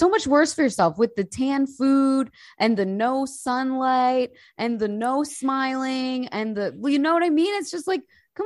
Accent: United States; now in United Kingdom; And as an American of blonde experience living in the UK

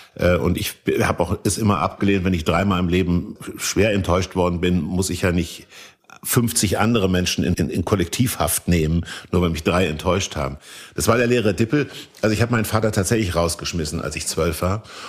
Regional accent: Kassel, Hesse, Germany; da, wo ich aufgewachsen bin, in Kassel, war nur meine Mutter und meine Großmutter.

